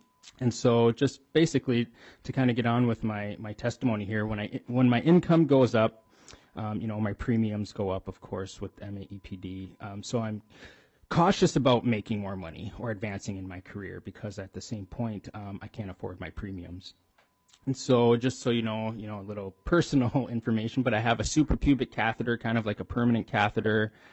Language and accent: English; St. Paul, Minnesota, United States; I grew up here. I was born and raised in St. Paul, home sweet home.